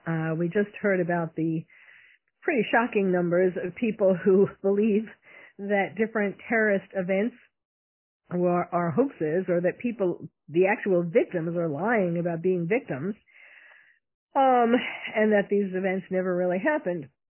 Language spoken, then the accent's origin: English; New York City, New York, United States; I mean, I was born and bred in New York City, and I certainly, that was my go-to newspaper.